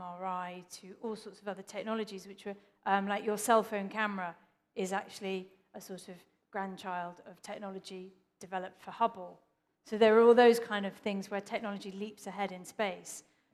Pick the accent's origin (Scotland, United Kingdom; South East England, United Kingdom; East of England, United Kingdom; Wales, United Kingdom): East of England, United Kingdom; Cambridge; I grew up in Cambridge. We actually lived in a Cambridge college, in a Cambridge college apartment.